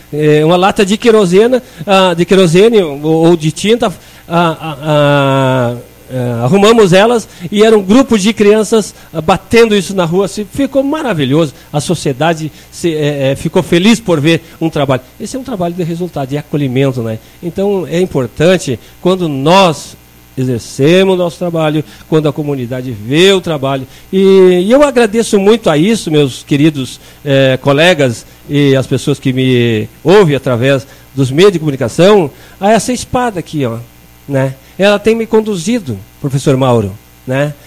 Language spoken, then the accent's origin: Portuguese; Vargem do Agudo, Brazil; Perguntar na Vargem do Agudo, minha terra natal